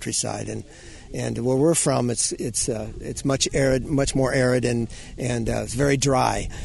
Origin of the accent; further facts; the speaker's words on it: California, United States; I'm from Calif